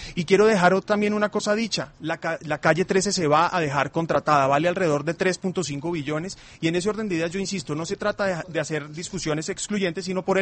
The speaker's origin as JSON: {"language": "Spanish", "region": "Bogotá", "country": "Colombia", "said": "Desafortunadamente, quienes asumimos el costo somos los bogotanos."}